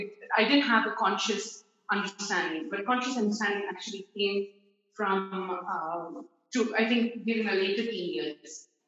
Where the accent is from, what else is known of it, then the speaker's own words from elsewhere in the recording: India; now in United Arab Emirates; I'm an Indian settled in UAE